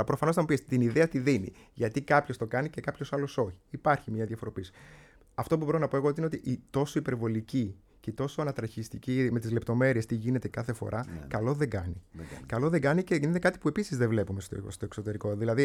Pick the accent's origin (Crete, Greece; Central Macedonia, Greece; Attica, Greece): Crete, Greece; στο χωριό μου, στην Κρήτη, υπήρχε βεντέτα.